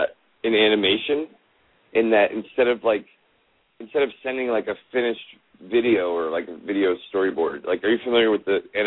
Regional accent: Melbourne, Florida, United States; now in Atlanta, United States; No, I'm from Melbourne. I went to Florida State.

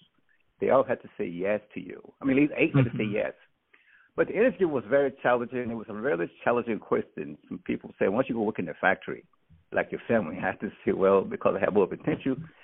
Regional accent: McCool, Mississippi, United States; I was born in the South Mississippi, McCool, Mississippi. And that was an interesting little town where I learned about responsibility.

